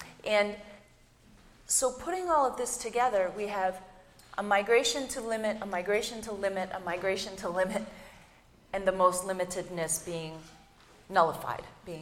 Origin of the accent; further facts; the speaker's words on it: East Coast, United States; I'm from the East Coast.